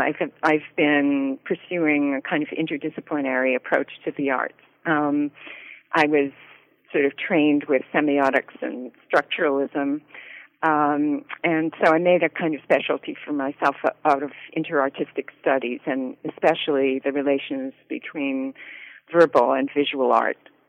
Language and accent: English; Canada; moved away as an adult; also born or lived in Winnipeg / Ottawa / London; now in United States; Born and raised in Canada. I lived in Winnipeg and Ottawa, and I went to McGill for my first degree, and then I went to Yale, and I've been in the States ever since, except for a number of years in London that I managed to get away.